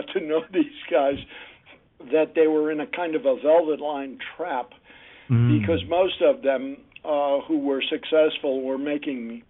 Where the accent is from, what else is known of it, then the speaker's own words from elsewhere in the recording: Chicago, Illinois, United States; Well, I grew up in Chicago. I was an only child.